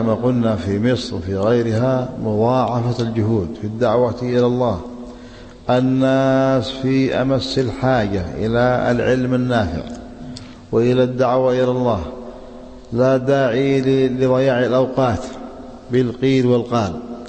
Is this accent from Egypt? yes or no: no; Yemen